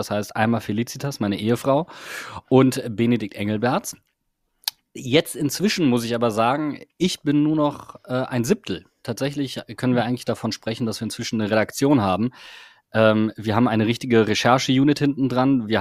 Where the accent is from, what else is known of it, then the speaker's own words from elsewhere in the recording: Wuppertal, North Rhine-Westphalia, Germany; gebürtig komme ich eigentlich aus Wuppertal